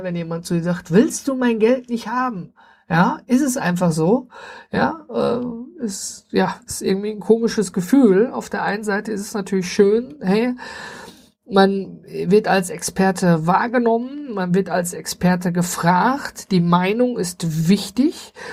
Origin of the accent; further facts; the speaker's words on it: Duisburg, North Rhine-Westphalia, Germany; weil ich dann erstmal auch gar nicht hier in der Stadt Duisburg bin, wo ich herkomme, sondern ganz hoch oben im Norden.